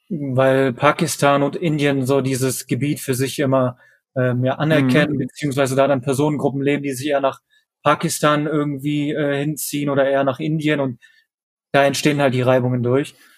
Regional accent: Eifel, Germany; ich bin in der Eifel groß geworden

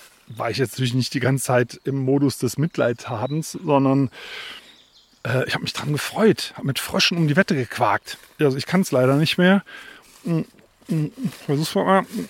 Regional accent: Sinzig, Rhineland-Palatinate, Germany; ich bin ja in Sinzig aufgewachsen am Rhein. Da gab es so Kiesgruben.

